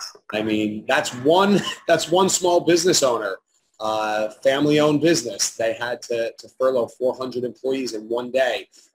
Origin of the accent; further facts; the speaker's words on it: New Jersey, United States; As you said, I am born and bred in New Jersey. I'm a third generation real estate developer.